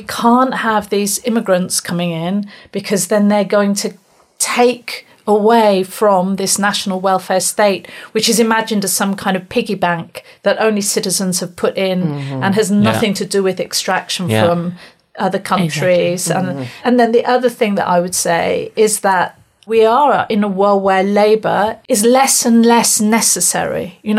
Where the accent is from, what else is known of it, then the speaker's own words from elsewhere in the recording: Canada; I'm from Canada.